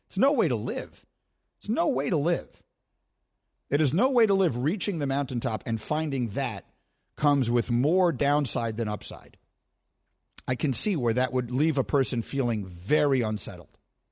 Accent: New York City, New York, United States; again, I grew up in New York City. I was not a huge fan of college sports because in New York City you have pro teams in every sport that you care about.

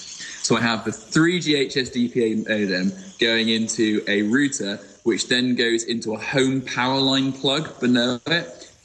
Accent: United Kingdom; I not only have terrible internet, but I'm also British

